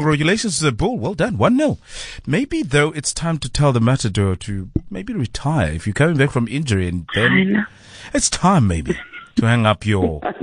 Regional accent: South Africa; as I've come to understand as a person from South Africa, some things are just, they make you who you are.

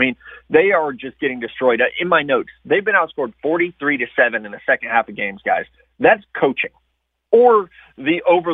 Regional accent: Missouri, United States; So this isn't like that I grew up in Missouri and I hate the Raiders.

